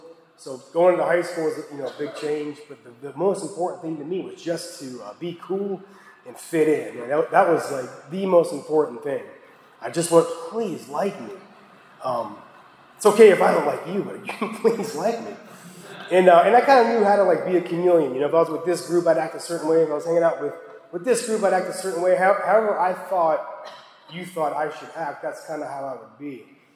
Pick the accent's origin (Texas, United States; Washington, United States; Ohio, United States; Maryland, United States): Ohio, United States; I'm from Northeast Ohio, and just recently I went to visit my parents with my son.